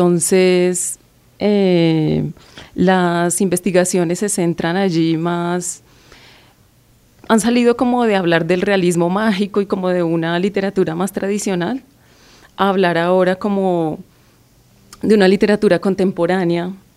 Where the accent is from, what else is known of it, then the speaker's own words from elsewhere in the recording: Colombia; also born or lived in Sweden; now in Granada, Spain; llegué a estudiar esto por una necesidad de volver como a mi idioma, a mi tierra, a mi contexto, porque yo antes de estar en Granada, pues vivía en Suecia. Viví 6 años en Suecia.